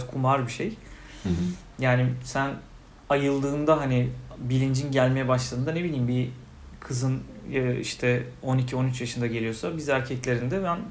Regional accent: Bakırköy, Istanbul, Turkey; Bakırköy'lüyüz biz.

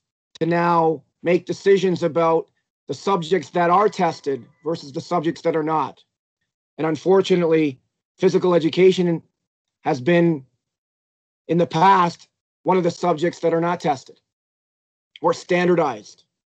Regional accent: New York, United States; And in New York State, my home state as well, we have a value-added teacher evaluation process.

